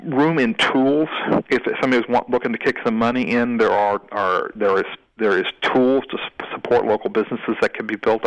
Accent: Scotland, United Kingdom; So I'm a Scottish boy.

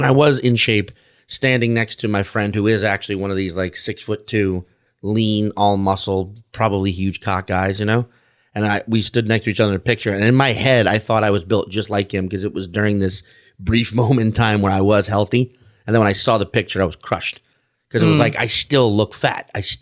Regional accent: Chalmette, Louisiana, United States; also born or lived in Slidell; I was born in Slidell, Louisiana. I grew up in Chalmette, Louisiana.

